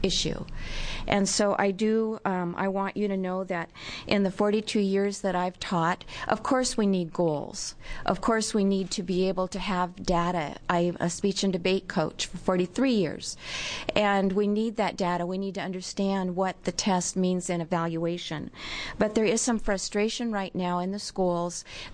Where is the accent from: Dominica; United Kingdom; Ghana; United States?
United States; I'm from Western Washington County.